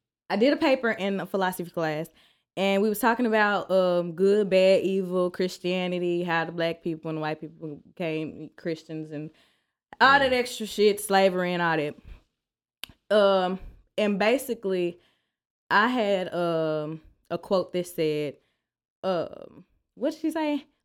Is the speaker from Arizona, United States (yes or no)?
no; Arkansas, United States; He from Louisiana, I'm from Arkansas. That's how we say music.